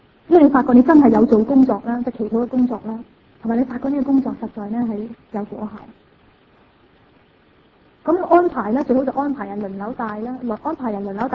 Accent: China; 因为我哋系中国人啦，

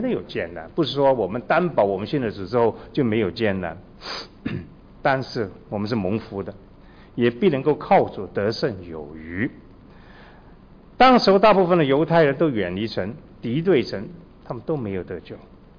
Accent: Hong Kong; born there; 我是宁波人我曾经回过去，因为我在香港出生，曾经回到宁波我的家乡，这个地方叫奉化，

